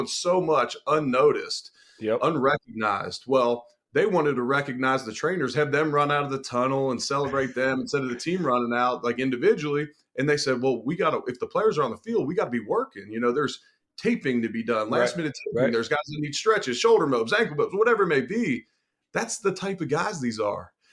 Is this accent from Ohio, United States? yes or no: yes; Cincinnati, Ohio, United States; I'm originally from Cincinnati.